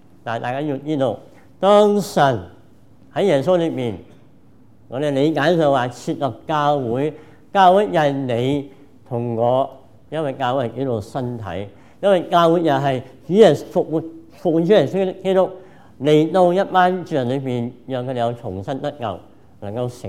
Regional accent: Hong Kong; now in Canada; 我哋無論係我哋嚟自香港嘅移民，我哋今日喺加拿大呢個地方

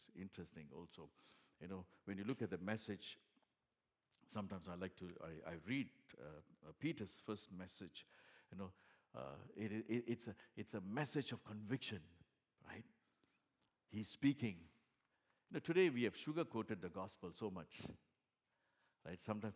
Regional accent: Singapore; Because I'm a Singaporean. My family is from Singapore. And we are born and brought up.

